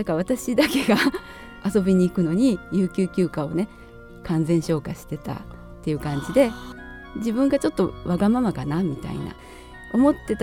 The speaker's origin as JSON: {"language": "Japanese", "region": "Osaka", "country": "Japan", "moved": "as an adult", "lives_now": "Ehime, Japan", "said": "大阪出身なので結構若い時はお休み取って海外旅行も行ってたんです。でそれが結婚して愛媛に来て"}